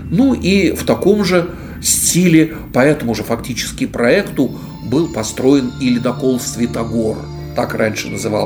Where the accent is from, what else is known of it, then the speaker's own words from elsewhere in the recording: Saint Petersburg, Russia; или института, как мы, петербуржцы, по привычке его называем